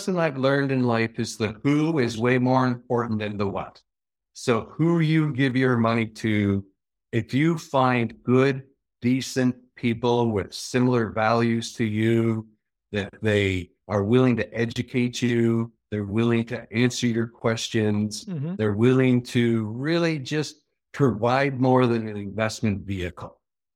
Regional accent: Niagara Falls, Ontario, Canada; So I'm originally from Niagara Falls, Canada.

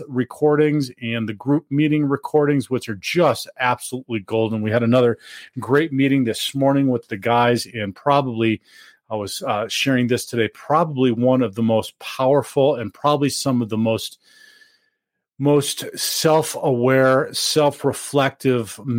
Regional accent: Denver, Colorado, United States; In the top five cities being my hometown, Denver, Colorado

